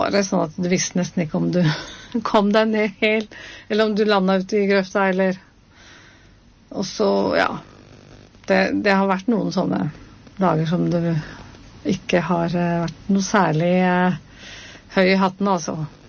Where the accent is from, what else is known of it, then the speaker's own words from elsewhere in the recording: Mjøndalen, Buskerud, Norway; Jeg kommer fra Mjøndalen.